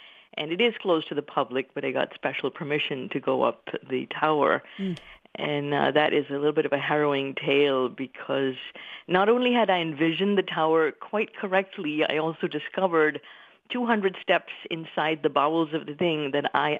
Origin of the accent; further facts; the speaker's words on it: India; moved away as an adult; now in United States; So I am an Indian immigrant. I migrated when I was in my early 20s as a foreign student to come to America. Now that has been almost 30 years ago.